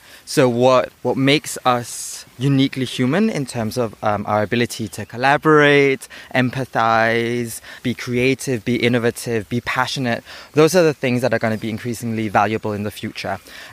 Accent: Denmark; now in Mexico City, Mexico; I'm from Denmark. I'm currently actually based in Mexico City while also working in London with projects in Dubai and Tokyo

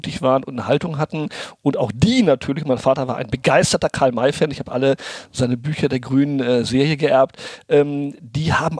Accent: Brazil; ins Spielzimmer nach Brasilien, wo ich aufgewachsen bin

